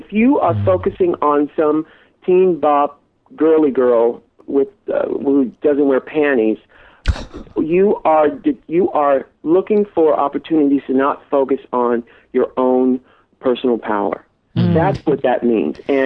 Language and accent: English; San Diego, California, United States; when I was growing up in San Diego, I would go to the beach on the bus because we didn't live near the beach.